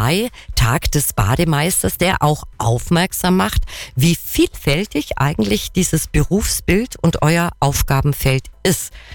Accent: Kempten, Bavaria, Germany; Also ich komme aus Kempten, arbeite in Kempten.

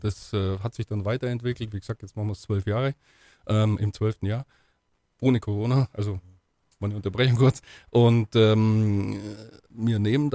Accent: Kaufbeuren, Bavaria, Germany; ich bin ja selbst gebürtiger Kaufbeurer. Und ich musste als Schüler bei diesem Tänzelfest-Umzug immer mitlaufen.

